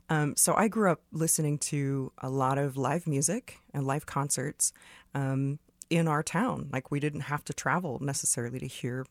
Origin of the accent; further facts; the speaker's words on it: Clay Center, United States; So growing up in Clay Center, I was one of just a couple children of color. And my dad used to farm.